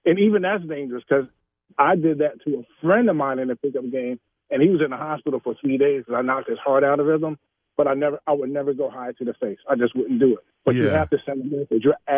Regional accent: Philadelphia, Pennsylvania, United States; Give you a little background on me. I played a lot of ball. I'm from Philly.

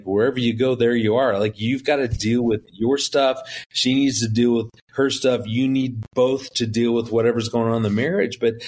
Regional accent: Chicago, Illinois, United States; also born or lived in Rockford; I was born in Rockford, lived in Chicago for the first 8 years of my life

